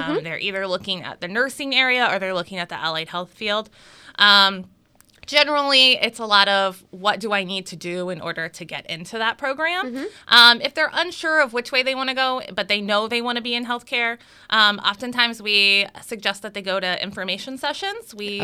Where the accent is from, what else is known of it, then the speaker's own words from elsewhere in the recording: Kansas, United States; moved away as an adult; I'm from Kansas, which is where I graduated high school and graduated college. And I kind of came out here, fell in love with the East Coast, and I've remained.